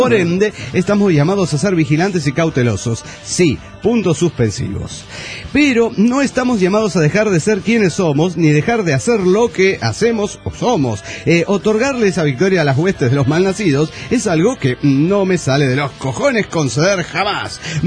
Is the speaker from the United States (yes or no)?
yes; Golden, Colorado, United States; Hola, ¿cómo están? … de Golden Colorado.